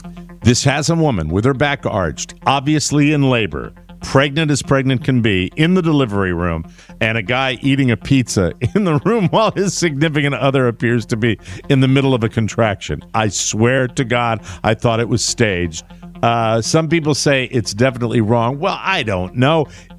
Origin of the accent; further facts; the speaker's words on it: Florida, United States; And it didn't work in my home state of Florida right now.